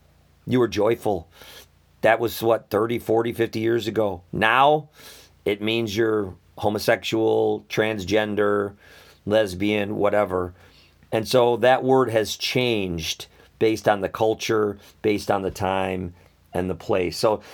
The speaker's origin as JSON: {"language": "English", "region": "Midwest", "country": "United States", "tie": "born or raised there", "said": "For me, growing up in the Midwest in America, that meant you were a homosexual"}